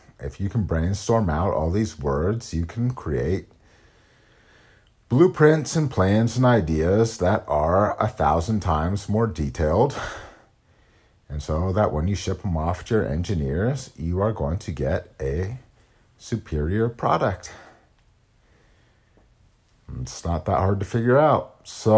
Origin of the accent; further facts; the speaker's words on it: California, United States; I grew up skiing in the Sierra Nevadas in California.